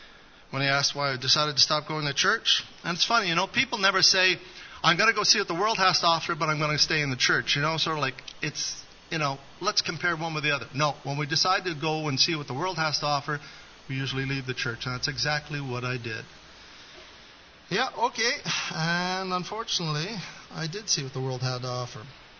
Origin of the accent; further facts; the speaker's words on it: Montreal, Quebec, Canada; also born or lived in Gaspé; I'm from Montreal originally. As a matter of fact, I lived part of my adolescence here in Verdun. I moved here when I was about 12 years old, and then when I was 16, moved to Gaspé.